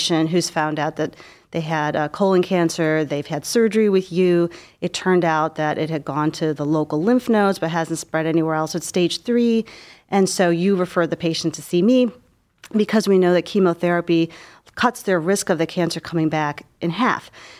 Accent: Cleveland, Ohio, United States; Oh, well, I grew up in Cleveland, went to college here in Case

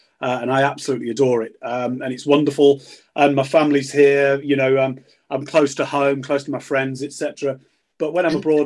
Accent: Yorkshire and the Humber, United Kingdom; When I was 17, I grew up in North Yorkshire. Coverdale, Wensleydale, you know, farming, not a lot going on

